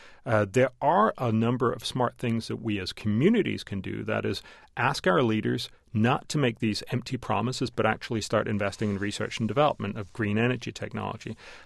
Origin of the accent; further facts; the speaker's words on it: Copenhagen, Capital Region of Denmark, Denmark; English is a second language; And for instance, my hometown, Copenhagen, would probably not mind it getting a little warmer.